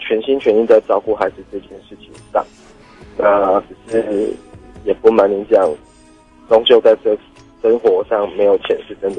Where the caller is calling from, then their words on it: Kaohsiung, Taiwan; 我是高雄的